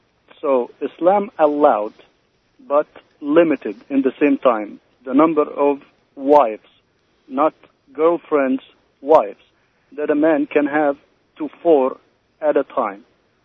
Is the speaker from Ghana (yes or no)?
no; Egypt; now in United States; I come from Egypt. I don't know if you know that.